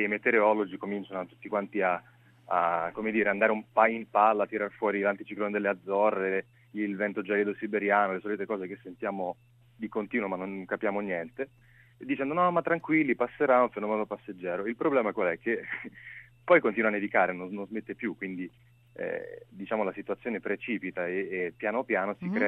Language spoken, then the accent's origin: Italian; Imola, Emilia-Romagna, Italy; No, sono di Imola, okay. Provincia di Bologna.